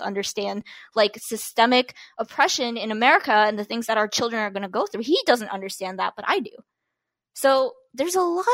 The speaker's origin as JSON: {"language": "English", "region": "Virginia", "country": "United States", "said": "I am from Northern Virginia. Northern Virginia in particular, because it's so different from the rest of Virginia."}